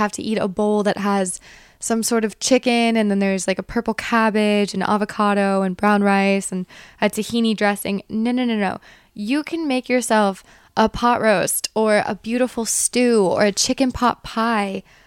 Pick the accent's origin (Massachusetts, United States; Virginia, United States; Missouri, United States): Virginia, United States; also born or lived in Brooklyn; now in California, United States; Not no, because I grew up in Virginia and I definitely had my mornings of defrosting my car and getting into it.